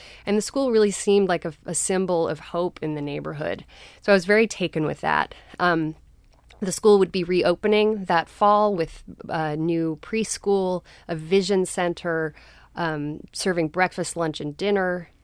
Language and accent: English; Colorado, United States; I grew up in Colorado and had never heard of urban Appalachian culture.